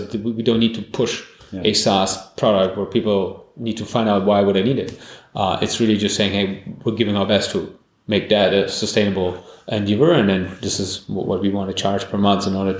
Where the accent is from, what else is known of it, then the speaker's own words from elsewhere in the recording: Berlin, Germany; So I'm actually a Berliner.